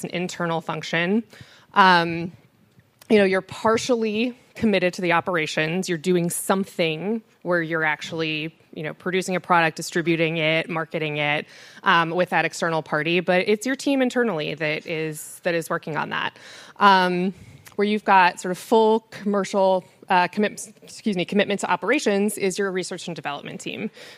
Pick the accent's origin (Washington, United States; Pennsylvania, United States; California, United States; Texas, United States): California, United States; But I grew up in the Bay Area